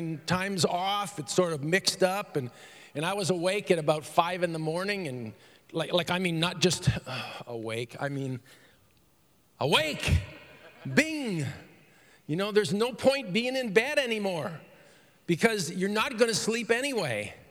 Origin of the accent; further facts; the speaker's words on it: Canada; now in United States; And, you know, I'm a Canadian transplanted into Michigan. Why Michigan? I have no idea. But nevertheless, well, I do actually. God put us there.